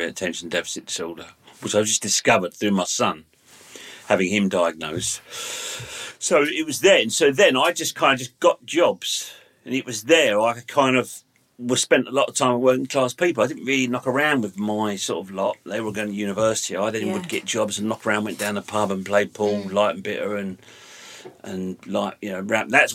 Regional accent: London, United Kingdom; I grew up in London, yeah.

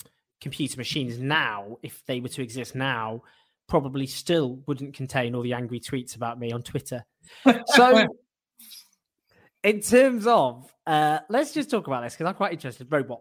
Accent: Sheffield, Yorkshire and the Humber, United Kingdom; born there; I was born in Sheffield.

